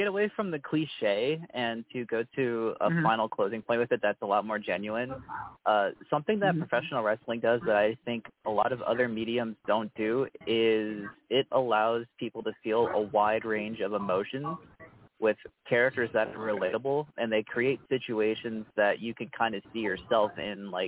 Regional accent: Syracuse, New York, United States; In real life, I was actually born and raised in Syracuse in New York

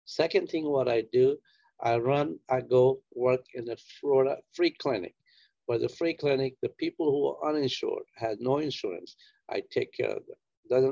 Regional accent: India; I grew up in India.

